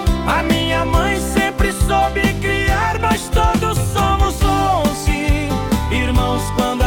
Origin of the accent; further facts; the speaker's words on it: Orocó, Pernambuco, Brazil; eu nasci na cidade de Orocó, cidade de origem onde eu me criei.